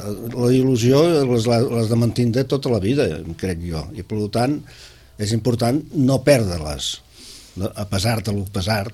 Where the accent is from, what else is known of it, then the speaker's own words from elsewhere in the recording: Vilanova i la Geltrú, Catalonia, Spain; born there; Jo, inclús quan no vivia a Vilanova, o quan no vivia, jo vaig néixer a Vilanova, però quan no vivia a Vilanova